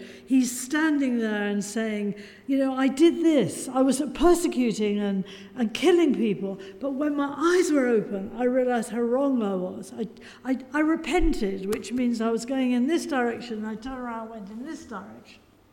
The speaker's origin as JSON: {"language": "English", "town": "Liverpool", "region": "North West England", "country": "United Kingdom", "said": "She said, you need a river pilot on board, because I came from Liverpool, and she did too."}